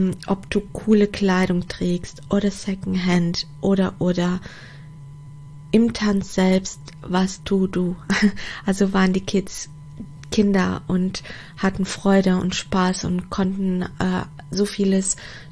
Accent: Portugal; German is a second language; now in Germany; ich komme aus Portugal, aus einem Land, wo die Menschen die Sonne im Herzen tragen und wo Zusammenhalt und Gastfreundschaft sehr groß geschrieben wird.

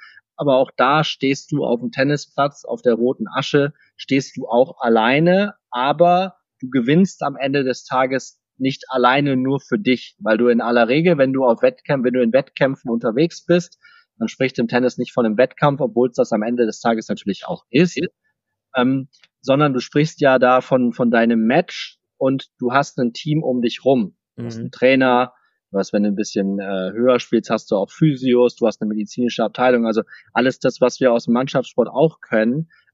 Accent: Cloppenburg, Lower Saxony, Germany; nachdem es mit der Handballkarriere in meiner Heimatstadt Kloppenburg nicht ganz so funktioniert hat

